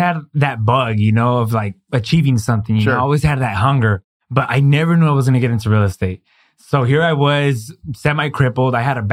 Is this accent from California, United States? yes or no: yes; Palm Springs, California, United States; I'm from Palm Springs.